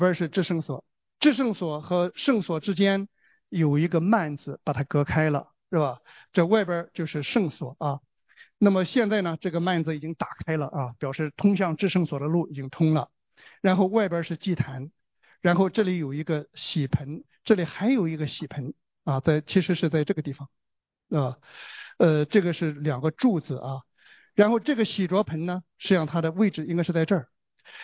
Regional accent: China; born there; 我小的时候出生在中国

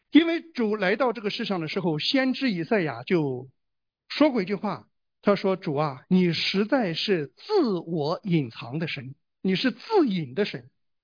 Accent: China; 用咱们大陆人比较容易懂的一句话

